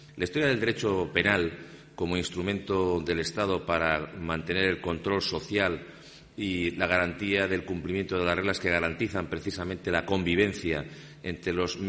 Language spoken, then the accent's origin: Spanish; Castile and León, Spain; yo comencé mi profesión precisamente aquí en las tierras gallegas, próximo a mí, que soy del Bierzo, como comprenderán, casi en casa, ¿no?